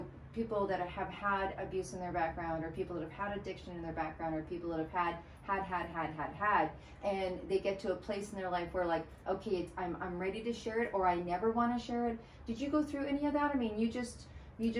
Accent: Canada; I'm from Canada.

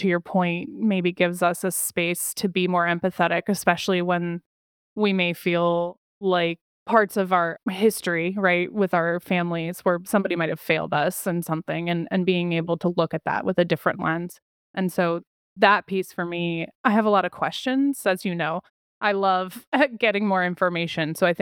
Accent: United States; And I think one thing as like an American, you know, United States culture that we don't do well is talk about that.

